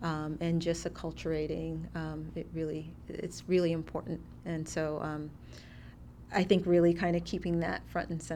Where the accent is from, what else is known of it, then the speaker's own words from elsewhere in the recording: Brooklyn, New York, United States; I am a New Yorican, meaning I'm second generation Puerto Rican, born and raised in Brooklyn, New York.